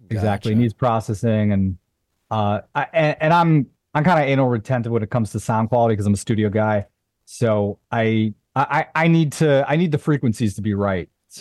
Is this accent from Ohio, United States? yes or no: no; Buffalo, New York, United States; And I'm from Buffalo, so that's that was like a big deal for me.